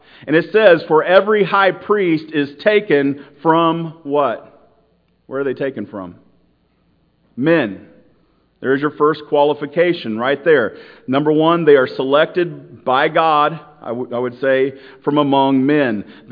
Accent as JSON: {"language": "English", "region": "Iowa", "country": "United States", "said": "Well, okay, we are here from Iowa. We're a group of people from Iowa. We want Iowans to represent us, right, in government, not somebody from California."}